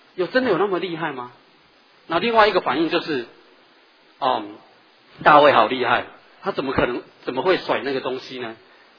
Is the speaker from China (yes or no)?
no; Taiwan